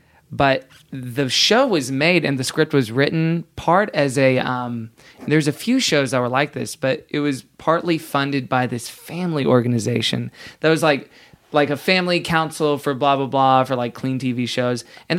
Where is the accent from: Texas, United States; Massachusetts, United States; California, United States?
Texas, United States; Houston; And I'm originally from Houston.